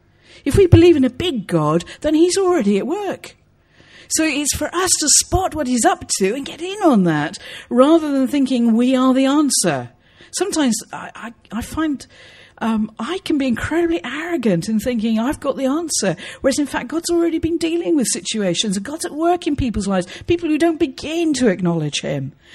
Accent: South West England, United Kingdom; now in London, United Kingdom; I'm unashamedly middle class, I'm white, I come from the West Country, and I live in inner city Peckham in southeast London.

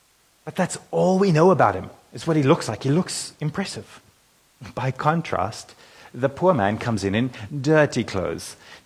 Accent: South Africa; now in London, United Kingdom; I'm a South African in London.

